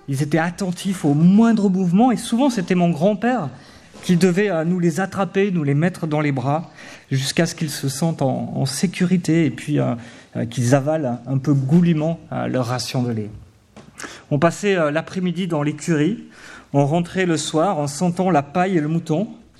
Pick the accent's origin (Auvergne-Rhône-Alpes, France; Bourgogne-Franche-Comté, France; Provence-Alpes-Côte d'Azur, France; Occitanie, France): Auvergne-Rhône-Alpes, France; born there; Je suis né en Ardèche il y a peu de temps. Mes grands-parents avaient une petite ferme.